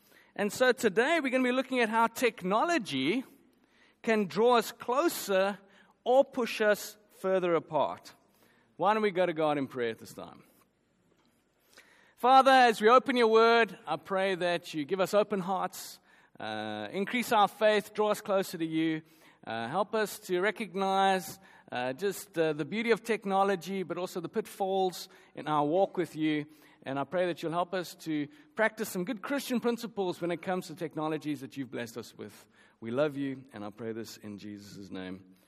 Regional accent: Johannesburg, Gauteng, South Africa; And certainly I'm from Joburg, born and bred.

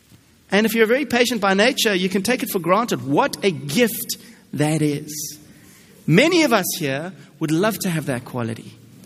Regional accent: South Africa; it's interesting as a South African

